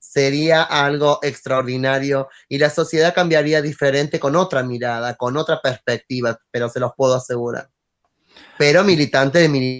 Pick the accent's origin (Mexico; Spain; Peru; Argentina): Argentina; Córdoba; moved away; porque yo soy de Córdoba y obviamente de Córdoba yo sabía que no iba a tener un buen fin. Y vine aquí por 15 días de turismo a trabajar en un cabaret. Hacía espectáculo y luego me quedé. Y aquí hace 25 años que vivo.